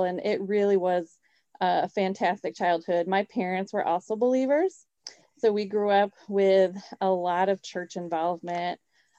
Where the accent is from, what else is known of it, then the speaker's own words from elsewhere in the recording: Zeeland, Michigan, United States; So I grew up in Zealand with my mom and dad, and I have three other siblings.